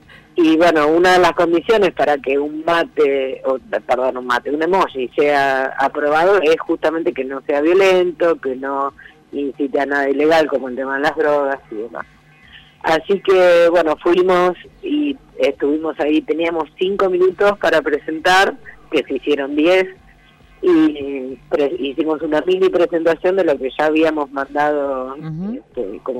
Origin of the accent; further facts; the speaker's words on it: Bragado, Buenos Aires Province, Argentina; Estoy en Bragado.